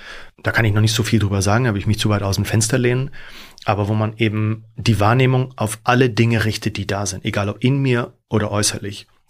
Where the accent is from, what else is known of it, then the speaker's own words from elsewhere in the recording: Rosenheim, Bavaria, Germany; now in Hamburg, Germany; Ja, eigentlich bin ich aus Rosenheim, also tiefstes Oberbayern.